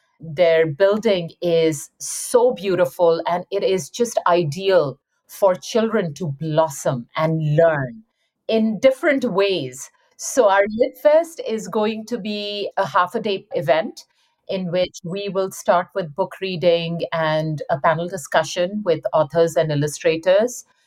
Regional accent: India; I grew up in India

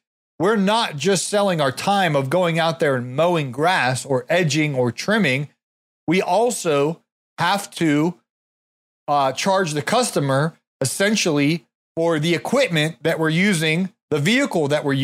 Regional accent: Ohio, United States; I'm from the Big Ten, by the way. Born and raised in Ohio. Go Buckeyes.

